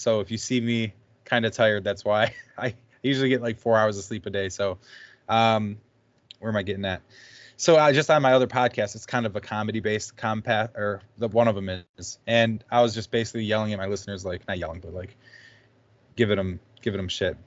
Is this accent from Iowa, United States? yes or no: no; Detroit, Michigan, United States; I mean, we grew up in Detroit, you know, so like you had to.